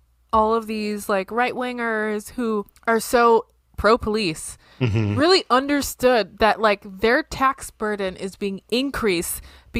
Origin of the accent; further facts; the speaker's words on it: Ohio, United States; because I am from the Florida of the Midwest. And there's a lot of really awful things happening in Ohio right now.